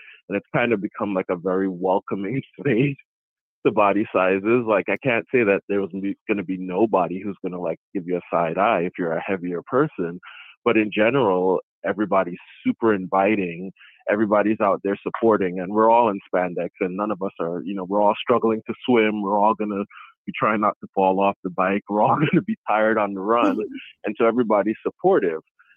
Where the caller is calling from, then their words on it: Maryland, United States; I'm calling from Maryland.